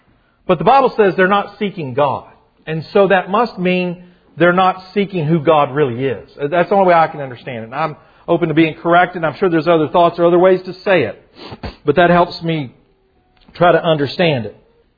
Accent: United States; But as an American, sometimes doesn't that just grate at our culture, you know?

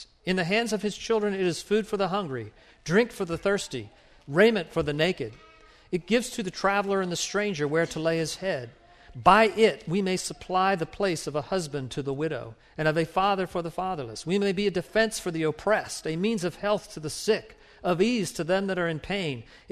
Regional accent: United States; is that realization that, I'm an American. I want to get my stuff. I want to have my nice house.

